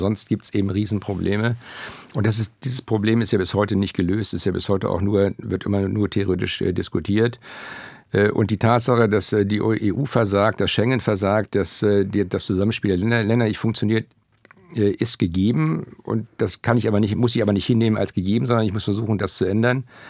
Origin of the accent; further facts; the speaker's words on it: Schleswig-Holstein, Germany; ich komme aus Schleswig-Holstein